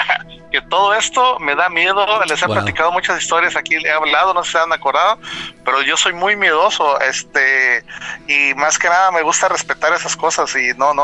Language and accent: Spanish; Nayarit, Mexico; Ahí mismo en mi pueblo, ahí en Nayarit.